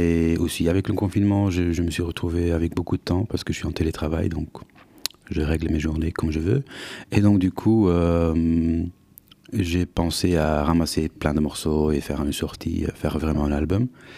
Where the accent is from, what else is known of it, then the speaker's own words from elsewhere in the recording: Flanders, Belgium; est en néerlandais, parce que je suis flamand à la base.